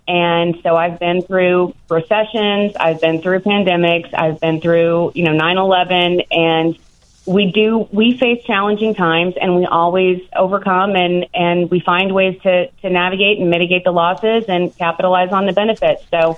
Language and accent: English; New York, United States; And I'm from New York, so I definitely, you know, it's not to be naive